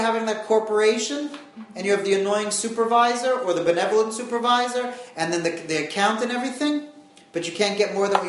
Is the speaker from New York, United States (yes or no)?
yes; New York, United States; You know what they used to say when I was growing up in the Five Towns